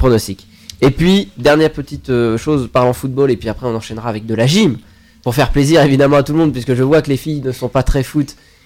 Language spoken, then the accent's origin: French; Centre-Val de Loire, France; Vous savez d'ailleurs que moi je viens de la Touraine. Je suis originaire de la Touraine.